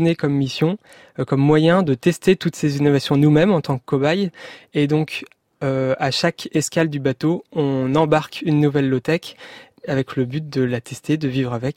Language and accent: French; Brittany, France; Je suis breton et je suis ingénieur généraliste.